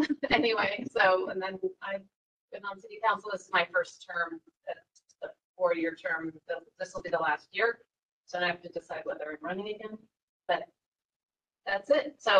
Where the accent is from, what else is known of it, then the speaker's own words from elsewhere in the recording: Westland, United States; and I grew up in Westland, although outside of town on a farm.